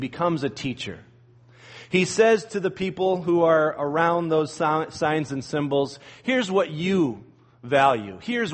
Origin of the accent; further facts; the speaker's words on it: Illinois, United States; I've used this illustration before, but I grew up in near Chicago, and same is true of any big city